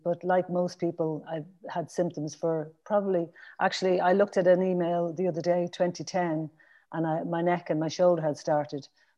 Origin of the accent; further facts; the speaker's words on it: Dublin, Leinster, Ireland; also born or lived in London; now in Glasgow, United Kingdom; I grew up in, you might tell from my accent, I grew up in Dublin, and I was born in Dublin, 1965, a great year. And I'm the youngest of five children